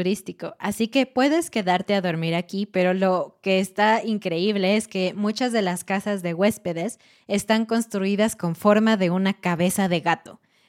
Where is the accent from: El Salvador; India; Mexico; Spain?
Mexico; moved away as an adult; siendo mexicana y habiendo vivido en México por 27 años